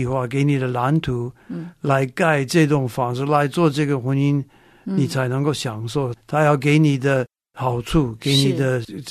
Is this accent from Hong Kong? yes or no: no; Taiwan; accent: Taiwanese Mandarin; 我们台湾国语我们说乱高兴